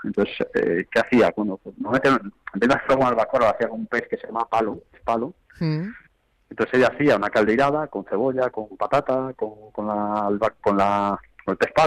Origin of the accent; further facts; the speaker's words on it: A Coruña, Galicia, Spain; now in Madrid, Spain; nosotros que venimos de Coruña, que somos muy chiquititos